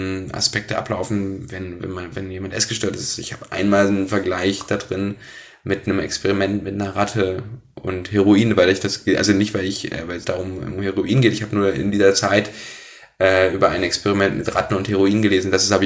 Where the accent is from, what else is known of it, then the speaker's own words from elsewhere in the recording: Blankenburg, Saxony-Anhalt, Germany; also born or lived in Wernigerode; Wernigerode bin ich geboren, Blankenburg in der Stadt daneben aufgewachsen, aber Wernigerode würde ich als meine Heimat sozusagen sehen, Sachsen-Anhalt im Harz